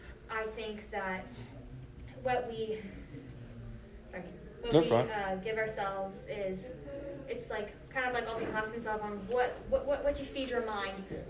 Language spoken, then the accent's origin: English; Raytown, Missouri, United States; we ended up in Raytown. And luckily for me, I was still little, but I also still had memories. And growing up in Raytown